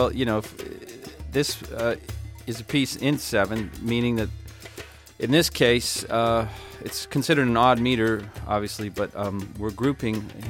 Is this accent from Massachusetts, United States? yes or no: yes; Greenfield, Massachusetts, United States; I grew up in Greenfield, Mass, and fortunately, I grew up in a musical family